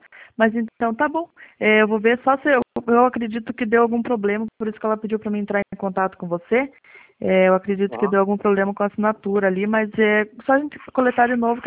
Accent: Guarapuava, Paraná, Brazil; sou de Guarapuava, falo em nome do Banco Santander

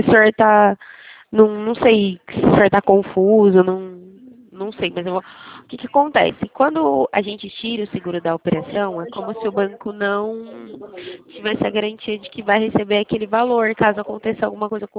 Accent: São Paulo, Brazil; Não, eu sou aqui do estado de São Paulo, São Paulo.

